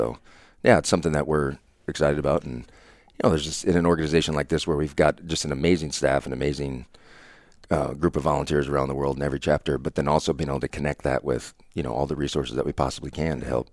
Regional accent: Iowa, United States; So I grew up in Northwest Iowa, the Lake Okoboji area.

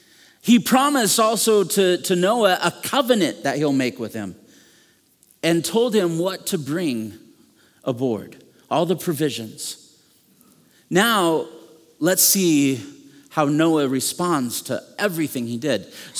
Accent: Minnesota, United States; I'm coming from Minnesota, so I say boat a little bit differently.

